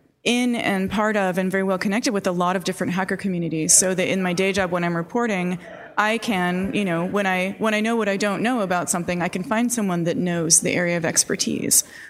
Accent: San Francisco, California, United States; Well, I grew up here in the Bay Area. I grew up here in San Francisco specifically, and grew up in computer and hacking culture.

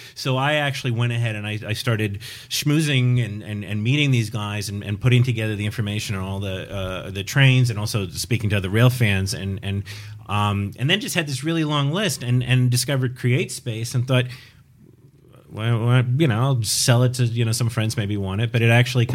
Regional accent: New Jersey, United States; I'm from New Jersey.

